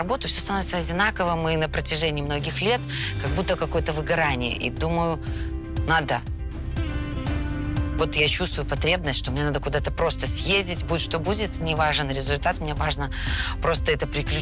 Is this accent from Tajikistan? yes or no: no; Baranovichi, Brest Region, Belarus; Я приехала из Баранович. Мне 37 лет.